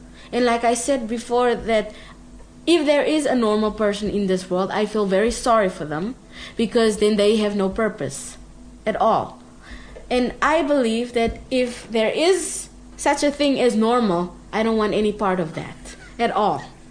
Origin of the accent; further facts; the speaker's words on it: South Africa; first language Afrikaans; English is a second language; But I think it's also because of my accent. My accent is also different, because some people don't really believe that I'm South African at all.